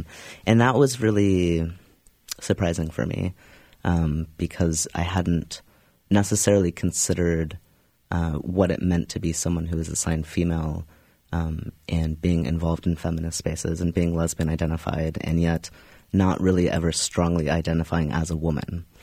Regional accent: Louisville, Kentucky, United States; So I grew up in Louisville, Kentucky, had an older sibling. My parents were conservative Jewish identified people.

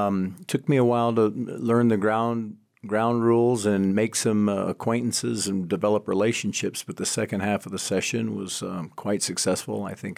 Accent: Colorado, United States; I was in the minority, and C, I was from the Western Slope.

